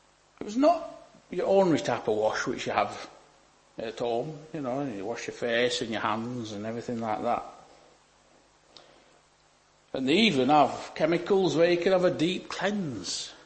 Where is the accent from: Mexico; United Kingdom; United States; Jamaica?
United Kingdom; England; because well, I'm English as well, after all. You know, we are a bit reserved, aren't we? But even being English, we can still have that passion.